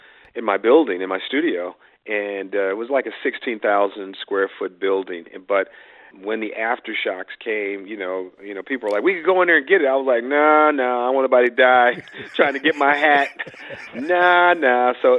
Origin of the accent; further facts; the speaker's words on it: Hollywood, California, United States; Well, see, growing up in Hollywood, you know